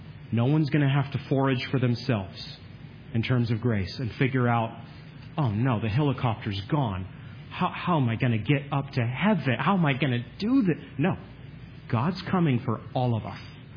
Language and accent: English; Maine, United States; I'm from Maine, so I get this.